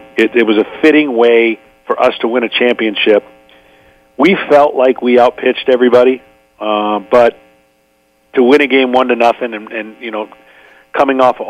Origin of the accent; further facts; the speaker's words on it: Michigan, United States; moved away; And go figure, I grew up in Michigan. And I never had the issue, and then I got to Georgia, and of course the heat and everything about living down here